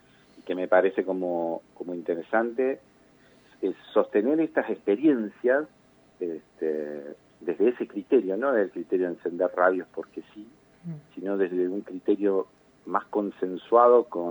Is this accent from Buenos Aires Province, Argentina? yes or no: yes; Tandil, Buenos Aires Province, Argentina; Yo estoy a punto de cumplir 50 años y soy de Tandil.